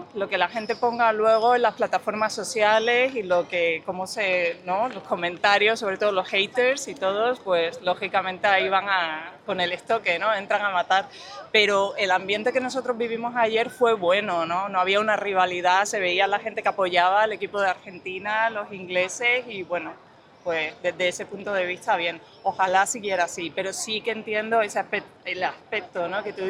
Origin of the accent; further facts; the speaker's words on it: Seville, Andalusia, Spain; now in United Kingdom; Soy de Sevilla, pero vivo en Inglaterra.